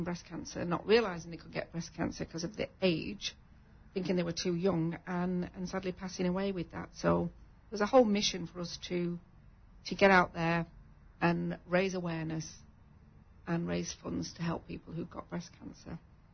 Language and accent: English; England, United Kingdom; I actually went back to my hometown in England